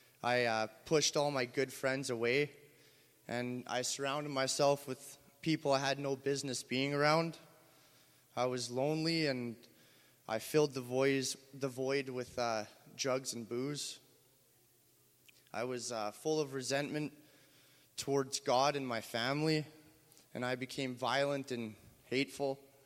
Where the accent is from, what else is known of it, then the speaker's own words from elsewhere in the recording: Thunder Bay, Ontario, Canada; I was raised in Thunder Bay, and I had a Christian mom